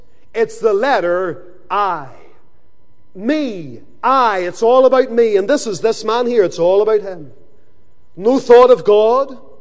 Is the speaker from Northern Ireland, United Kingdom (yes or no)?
yes; Lisburn, Northern Ireland, United Kingdom; Whenever I was a little boy growing up in Lisburn, my father was friendly with a certain individual